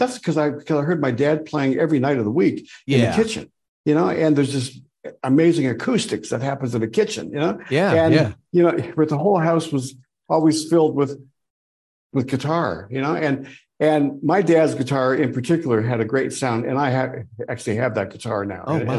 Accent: Erie, Pennsylvania, United States; I'm from Erie, Pennsylvania, you know, and you know, et cetera, et cetera.

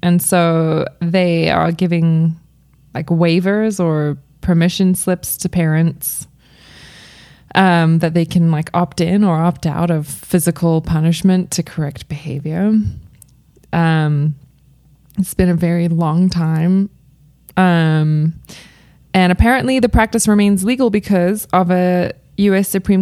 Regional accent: South Africa; now in United States; So Sam and I grew up in South Africa, both of us, not together, but we each grew up there and then met here in the States

